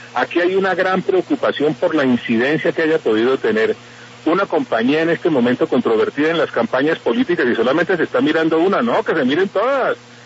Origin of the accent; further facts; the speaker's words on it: Colombia; lo que me interesa como colombiano, no solamente como miembro del Centro Democrático, como colombiano, es que haya claridad total.